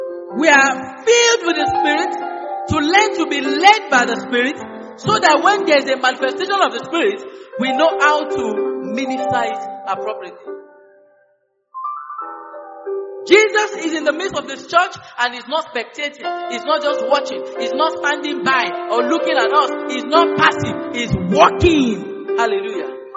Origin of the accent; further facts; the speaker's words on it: Edo, Nigeria; What state are you from? I'm from Edo state. I can't have Tunde as a sister.